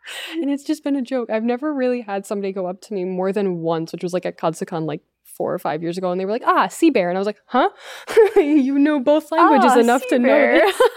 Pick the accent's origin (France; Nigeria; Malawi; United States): France; And we're French, we come from France